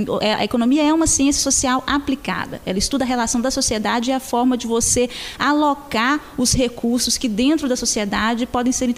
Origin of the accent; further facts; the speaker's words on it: Aimorés, Minas Gerais, Brazil; Jaimorés, aqui no Vale do Rio Doce.